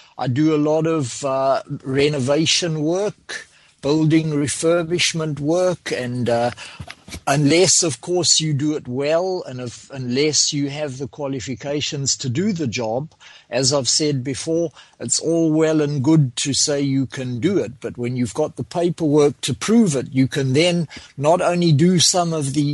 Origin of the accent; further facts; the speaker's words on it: Coventry, West Midlands, United Kingdom; I'm from Coventry.